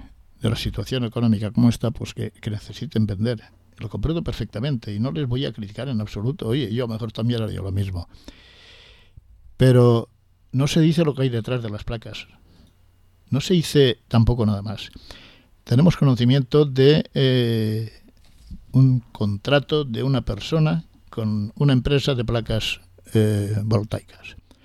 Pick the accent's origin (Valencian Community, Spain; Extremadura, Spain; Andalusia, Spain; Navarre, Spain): Valencian Community, Spain; Nules; porque somos de Nules